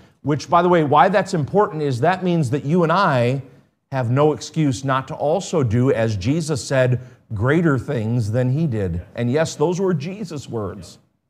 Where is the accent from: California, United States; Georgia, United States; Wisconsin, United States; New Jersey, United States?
Wisconsin, United States; I know. I'm from Wisconsin too, but I didn't notice that until I moved somewhere else and I realized, boy, I sound weird.